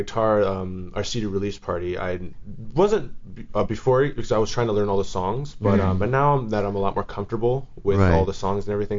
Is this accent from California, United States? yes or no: yes; Sacramento, California, United States; now in Los Angeles, United States; I was kind of born and raised in Sacramento. And then I ended up moving down here right when I was about like 18.